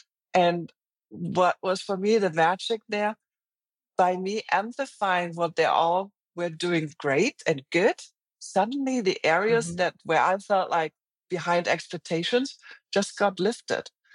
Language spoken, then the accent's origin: English; Germany; English is a second language; also born or lived in China; now in United States; I'm German. It's probably very clear because of my accent. I lived in China. I'm now in the US.